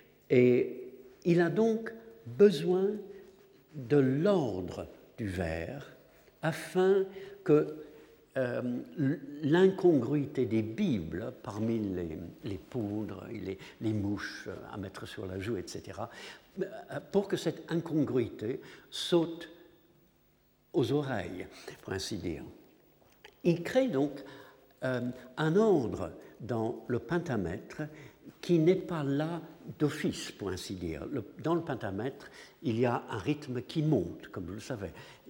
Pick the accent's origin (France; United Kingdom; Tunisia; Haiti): United Kingdom; England; French is a second language; est-ce que c'est simplement parce que je suis anglais